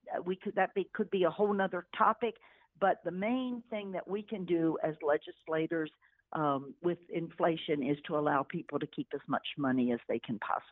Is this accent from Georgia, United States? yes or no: no; Virginia, United States; also born or lived in Lancaster County, Pennsylvania; I grew up in Virginia, born in Lancaster County, Pennsylvania, and we moved quite a bit while Ed was pursuing his career in cardiothoracic surgery.